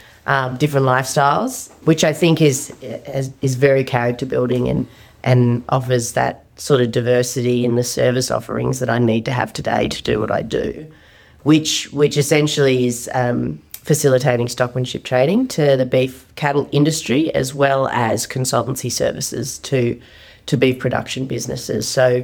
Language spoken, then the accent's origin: English; Mount Isa, Queensland, Australia; also born or lived in Victoria; So I was born in Mount Isa and brought up barefoot in the Simpson Desert.